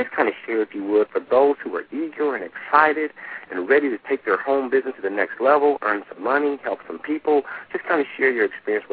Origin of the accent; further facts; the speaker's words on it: Detroit, Michigan, United States; I want to go from New York now to the Motor City, my hometown